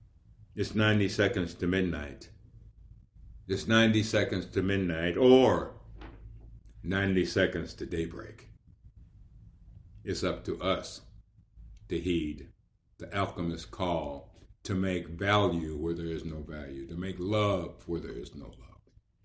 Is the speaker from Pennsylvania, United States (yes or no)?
no; Cleveland, Ohio, United States; I grew up in Cleveland, Ohio, lived through the riots there before Martin Luther King was assassinated